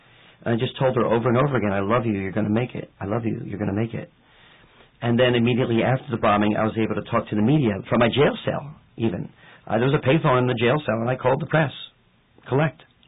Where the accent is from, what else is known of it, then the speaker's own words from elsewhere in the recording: New York City, New York, United States; But, you know, I grew up in New York City, You mess with me, I'm not going to let go.